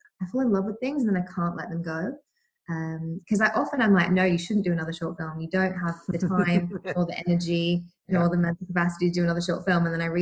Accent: Australia; accent: Australian; And I've been told that my accent becomes more Australian when I'm angry and when

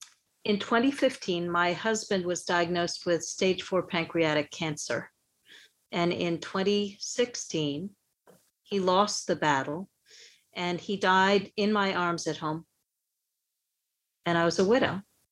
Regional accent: New York, United States; I grew up in New York, as you said

